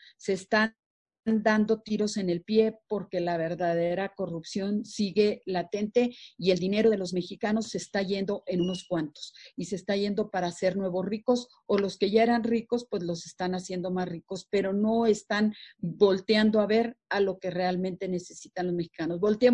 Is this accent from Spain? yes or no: no; Mexico; que vengan a decirle al presidente lo que como mexicanos necesitamos en esta paquete económico para 2021.